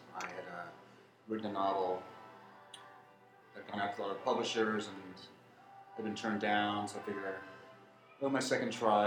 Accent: New York City, New York, United States; And from growing up in New York City, seeing at the elevator inspection certificate and all the elevators across the city

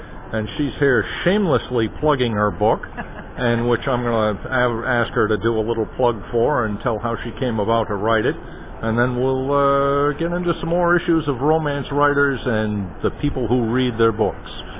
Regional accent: New England, United States; I grew up on the New England coast, so hurricanes have happened to me before, but boy, nothing like this.

